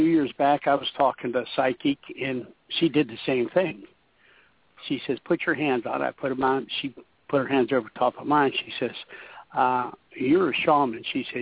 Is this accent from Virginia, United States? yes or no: no; West Newton, Pennsylvania, United States; I'm down around Pittsburgh.